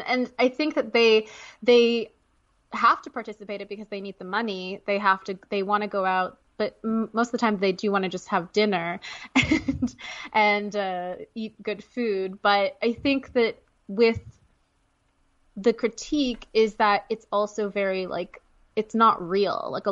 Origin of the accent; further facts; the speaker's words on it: Canada; because I'm Canadian.